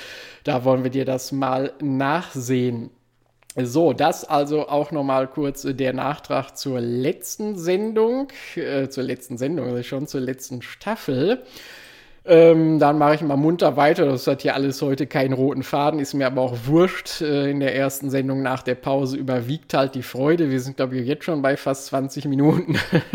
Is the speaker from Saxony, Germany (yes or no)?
no; North Rhine-Westphalia, Germany; eine Oma, wie man bei uns im Ruhrpott sagen würde